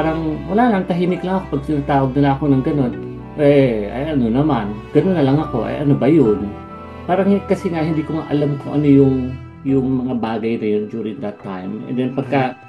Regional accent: Mimaropa, Philippines; I was born and raised in sa Mindoro. Sa Mindoro ako lumaki, doon din ako pinanganak.

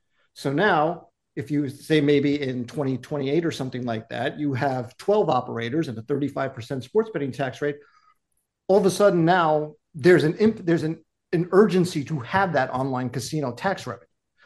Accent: New Jersey, United States; We grew up in New Jersey. You go down to Atlantic City.

